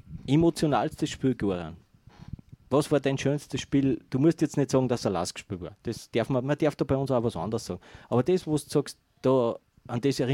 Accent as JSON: {"language": "German", "country": "Austria", "tie": "born or raised there", "said": "ich bin in Heide aufgewachsen"}